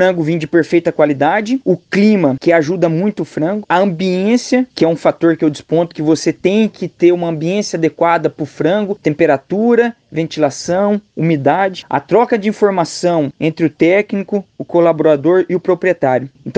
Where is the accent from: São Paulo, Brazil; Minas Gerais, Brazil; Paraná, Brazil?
Paraná, Brazil; Ubiratã; sou aqui de Ubiratã, no estado do Paraná